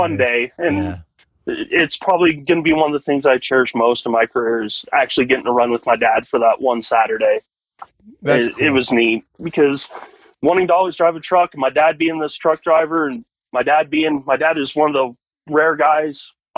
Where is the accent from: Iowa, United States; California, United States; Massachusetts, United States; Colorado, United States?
Colorado, United States; I got my CDL through them 100% free and clear because I was from Colorado.